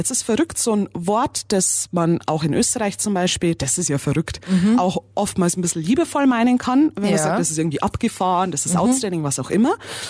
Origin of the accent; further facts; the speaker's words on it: Bavaria, Germany; aus Niederbayern, wo ich herkomme, da ist man auch eher ein bisschen direkter in der Mentalität her